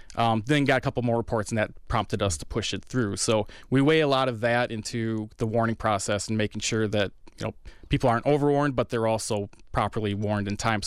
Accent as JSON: {"language": "English", "town": "Fond du Lac", "region": "Wisconsin", "country": "United States", "tie": "born or raised there", "said": "But I grew up in Fond du Lac, and when I was 16, watched the Oakfield tornado from my parents' doorstep, basically."}